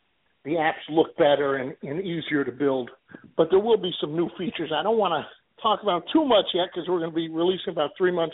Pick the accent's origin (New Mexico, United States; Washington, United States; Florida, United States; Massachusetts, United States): Florida, United States; I grew up here in South Florida, and my grandfather mm-hmm. used to take me to what they called the Fifth Street Gym in those days.